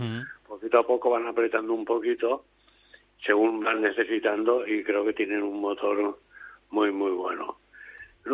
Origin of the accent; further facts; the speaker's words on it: Pozuelo, Spain; en el taller de mi pueblo, en Pozuelo, un mecánico normal no lo hace.